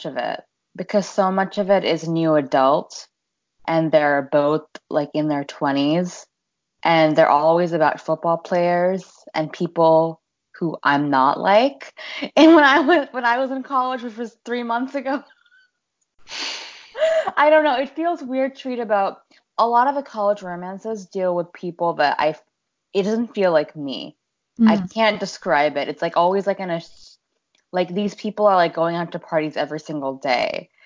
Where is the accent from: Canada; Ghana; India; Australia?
India; now in United States; I'm an Indian American immigrant, and I actually just graduated from college